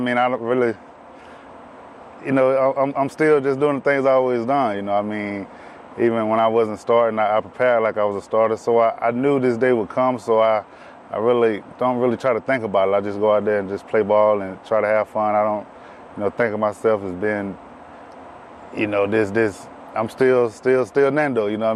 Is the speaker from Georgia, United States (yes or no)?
yes; Wrens, Georgia, United States; So me growing up there, I really didn't realize how small it was until I left.